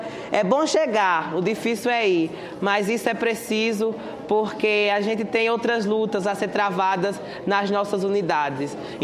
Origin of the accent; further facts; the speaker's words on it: Paraíba, Brazil; Eu venho lá da Paraíba, a Paraíba do sertão nordestino, que tenta driblar a seca e suas implicações com a criatividade do povo nordestino, do povo paraibano.